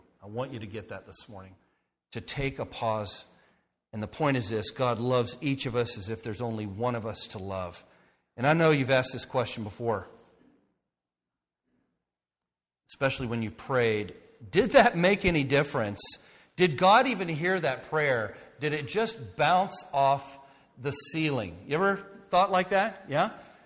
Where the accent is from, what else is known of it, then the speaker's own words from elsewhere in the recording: Florida, United States; Growing up in Florida, I even remember in my 30s going to Thanksgiving dinner.